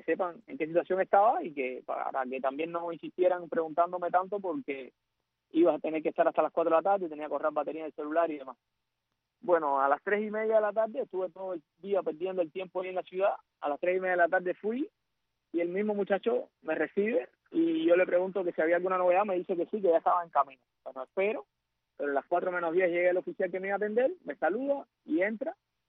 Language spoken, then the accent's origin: Spanish; Cuba; now in Uruguay; Somos cubanos libres que democráticamente sí, nos reunimos y acordamos cómo hacer las cosas.